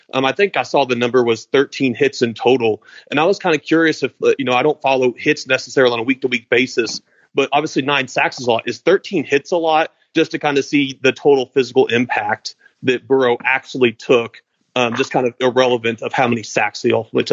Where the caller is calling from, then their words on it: Louisville, Kentucky, United States; So appreciate y'all taking my call. I'm calling from Louisville.